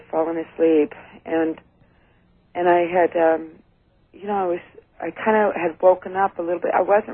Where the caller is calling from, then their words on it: Sacramento, California, United States; And I'm from Sacramento, California.